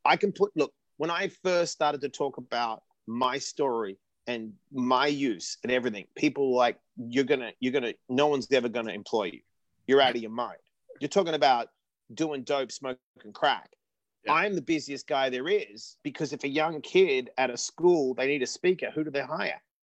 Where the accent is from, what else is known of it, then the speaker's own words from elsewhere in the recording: Australia; born there; I was born in Australia.